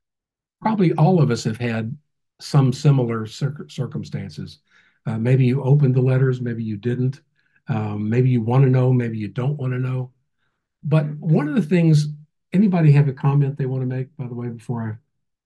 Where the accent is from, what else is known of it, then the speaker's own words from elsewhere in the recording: Kentucky, United States; we're from Kentucky, so it sort of struck home to me.